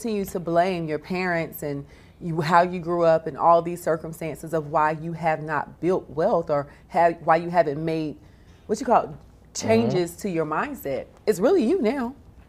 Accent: North Carolina, United States; I am. I'm a Southerner.

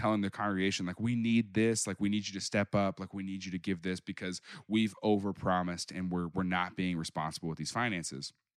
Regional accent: Springfield, Missouri, United States; now in Kansas City, United States; I live in Missouri. I live in Kansas City. I grew up down in Springfield, which is, you know, Bible Belt.

